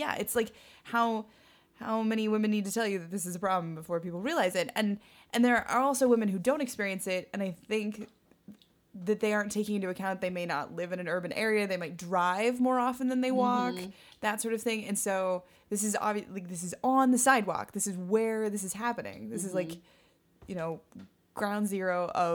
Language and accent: English; Midwest, United States; I'm from the Midwest.